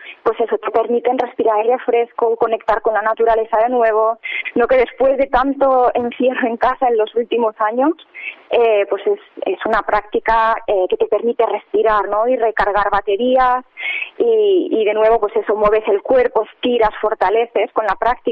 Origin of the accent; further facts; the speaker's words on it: Barcelona, Catalonia, Spain; moved away as an adult; now in Palma, Spain; Yo soy originalmente de Barcelona